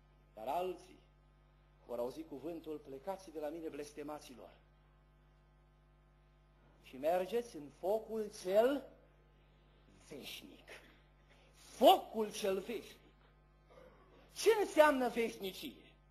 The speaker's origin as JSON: {"language": "Romanian", "town": "Ferice", "region": "Bihor County", "country": "Romania", "tie": "born or raised there", "said": "Eu am copilărit în Bihor."}